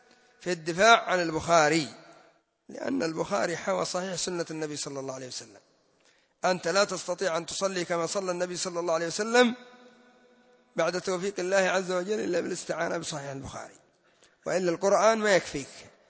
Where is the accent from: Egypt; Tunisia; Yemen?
Yemen; يعني الرافضة لا سيما الزيدية عندنا في اليمن يعظمون ما يسمى بمسند زيد